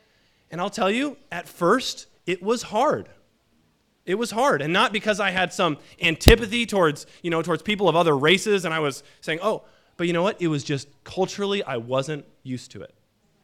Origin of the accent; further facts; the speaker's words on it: Seattle, Washington, United States; I grew up in Seattle, in the suburbs in Seattle, and I went to Princeton